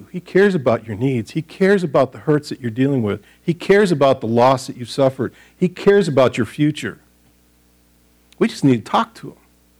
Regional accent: Michigan, United States; I tell people it's a suburb of, and typically, since I'm from Michigan, I usually start pointing at my hand.

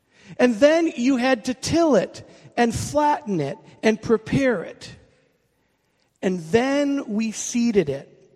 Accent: New York, United States; Most people, when I say that I grew up in New York, they think I grew up in Manhattan.

